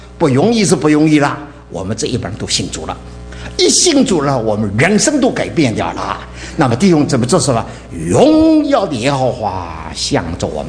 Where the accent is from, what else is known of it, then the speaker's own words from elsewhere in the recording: China; 我们中国人讲八个律都没有用的，再讲也不听的啦